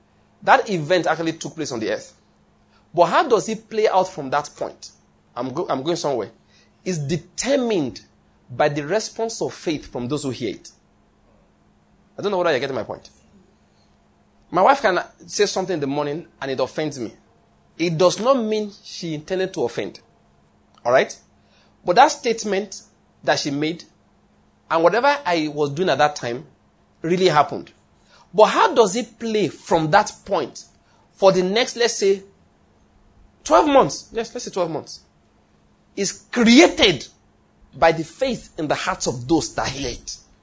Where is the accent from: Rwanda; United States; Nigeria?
Nigeria; Ondo; I'm from Ondo State. Anyway, I'm Yoruba, Hittite, Amoriteness, you know, we talked about that before.